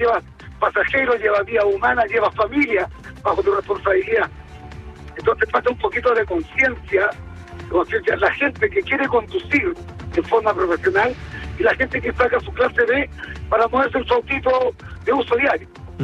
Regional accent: Cauquenes, Maule, Chile; que trabajo yo con los días viernes, yo soy de Cauquenes.

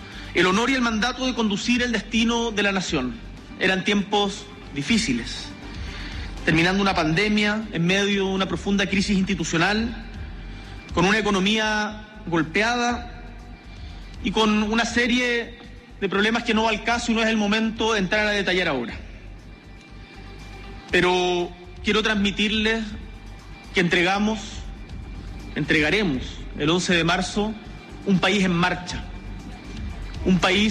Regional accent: Chile; Como chilenos y chilenas, tenemos motivos para estar orgullosos de nuestro país

